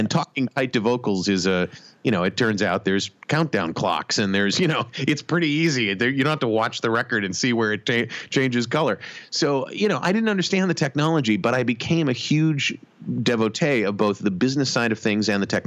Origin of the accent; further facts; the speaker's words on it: Cleveland, Ohio, United States; So I grew up in Cleveland, Ohio, and I fell in love with radio when I was like in single digits in terms of age.